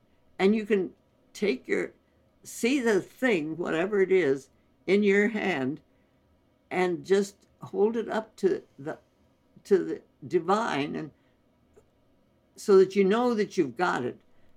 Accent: India; English is a second language; which in Hindustani, because we were born and raised in India, kuch purwani means it doesn't matter.

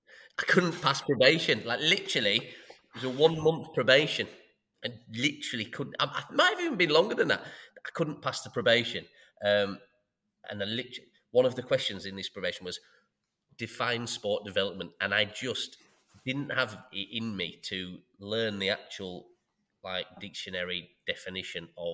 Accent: Huddersfield, Yorkshire and the Humber, United Kingdom; also born or lived in Bahrain; So I was born in Bahrain, raised in Huddersfield.

